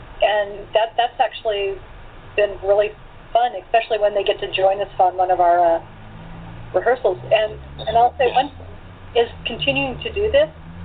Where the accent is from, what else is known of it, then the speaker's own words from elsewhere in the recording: Portland, Oregon, United States; My hometown of Portland, Oregon, is smaller.